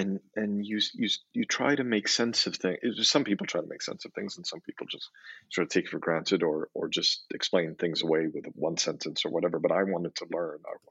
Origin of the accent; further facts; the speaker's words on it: Saudi Arabia; And we grew up in Saudi Arabia.